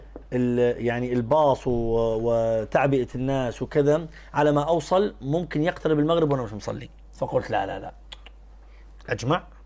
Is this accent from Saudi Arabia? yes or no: no; Jordan; أنتم عارفين النهار في الشتاء بيكون قصير عندنا في بلاد الشام أو في الشرق الأوسط عموما